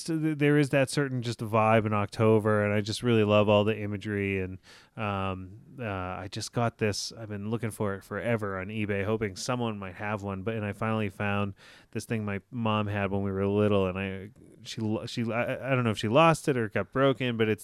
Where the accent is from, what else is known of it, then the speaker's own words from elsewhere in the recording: New England, United States; moved away; My tradition back on the East Coast, I'm from New England